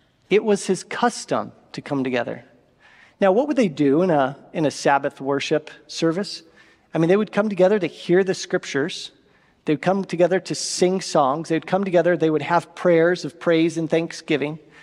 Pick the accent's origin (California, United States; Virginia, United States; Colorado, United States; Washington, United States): California, United States; Escondido; because I grew up in Escondido, so just right down the hill. And I grew up going to a church there in Escondido